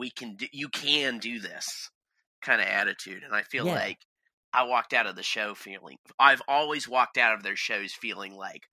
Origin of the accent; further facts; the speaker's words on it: Alabama, United States; A lot of people only remember up here, only remember that I'm from Alabama